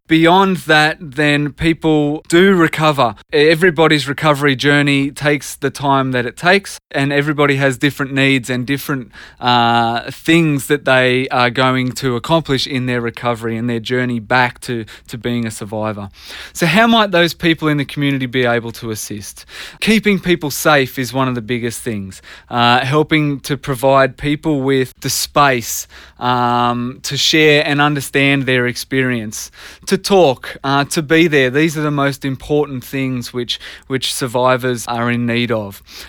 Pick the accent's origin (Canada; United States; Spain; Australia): Australia; A devastating impact which we've all bared witness to as Australian citizens.